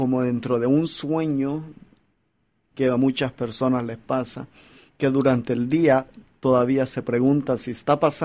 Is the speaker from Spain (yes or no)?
no; El Salvador; now in United States; Yo en verdad soy salvadoreño, pero al mismo tiempo soy americano, porque he estado viviendo un poco más de tiempo en este país de lo que viví en El Salvador.